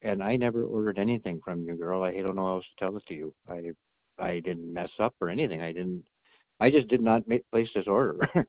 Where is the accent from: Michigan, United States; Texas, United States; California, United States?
Michigan, United States; Quinnesec; I'm from Quinnesec, Michigan, Q-U-I-N-N-E-S-E-C, Michigan, 49876.